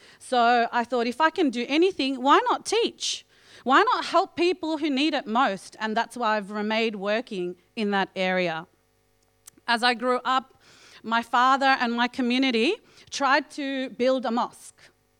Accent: Melbourne, Victoria, Australia; grown up in the southeast of Melbourne. Obviously, I am visibly identifiable as a Muslim woman. So I'm an Australian Muslim woman. I'm of Fijian Indian background.

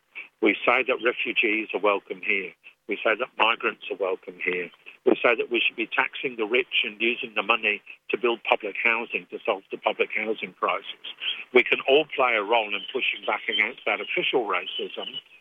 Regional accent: England, United Kingdom; accent: English; now in Australia; Because I don't have an Australian accent, I've got an English accent.

